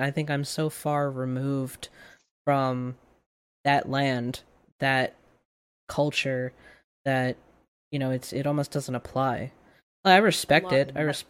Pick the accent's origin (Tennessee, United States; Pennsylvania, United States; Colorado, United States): Pennsylvania, United States; Philadelphia; I'm more like, I'm from Philly. Like, I identify more with that than I'm Irish and Scottish and whatever.